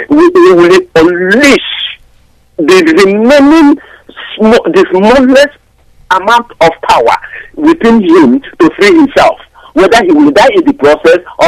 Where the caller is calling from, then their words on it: Canada; from Canada.